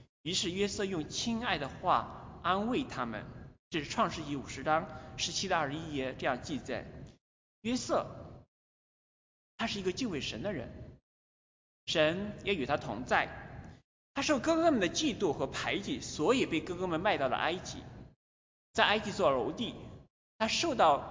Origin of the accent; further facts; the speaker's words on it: Hunan, China; 我老家是湖南一个很偏远的农村，我父母是成分不好的那一类。那时候成分不好，就是说我的爷爷或者是外公属于地主或财主之类。